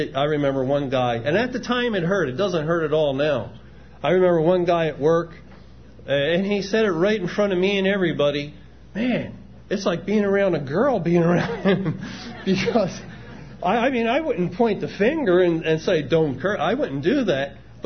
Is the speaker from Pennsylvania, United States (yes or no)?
yes; Philadelphia, Pennsylvania, United States; Because I grew up in Philadelphia. I didn't grow up a Christian.